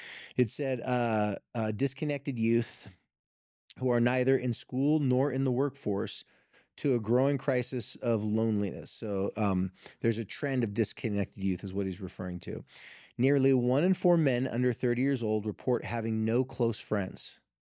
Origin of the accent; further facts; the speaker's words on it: California, United States; One has to do with my home state of California